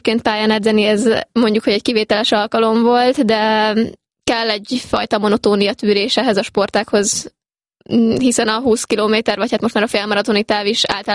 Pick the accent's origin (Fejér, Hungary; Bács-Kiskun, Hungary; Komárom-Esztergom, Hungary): Fejér, Hungary; Agárd; now in Budapest, Hungary; Agárdon nőttem fel, illetve Fehérvárhoz is sok szál fűz, viszont 2014-ben Budapestre költöztünk, és azóta alapvetően Budapesten élek, viszont az egyetemet Miskolcon végzem